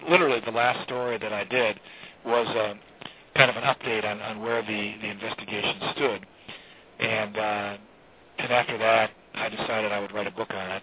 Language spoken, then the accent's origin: English; Holland, Michigan, United States; was from my hometown in Holland, Michigan. And she went to my high school.